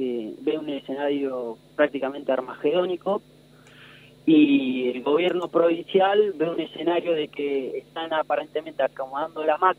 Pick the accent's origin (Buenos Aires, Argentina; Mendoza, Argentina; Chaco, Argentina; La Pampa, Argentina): La Pampa, Argentina; Guatraché; Yo, por ejemplo, soy del interior, soy de Guatraché